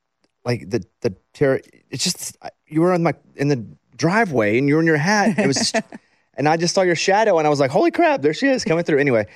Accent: Arkansas, United States; I live closer. I'm from Arkansas.

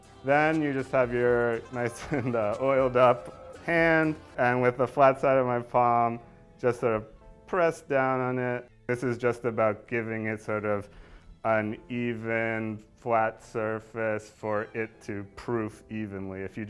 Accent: Italy; Today we're talking pizza, something I feel super strongly about. I grew up in Italy

